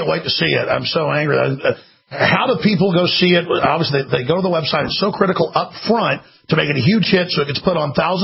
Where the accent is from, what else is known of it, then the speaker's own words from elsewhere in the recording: Dallas, Texas, United States; I grew up in Dallas, Texas.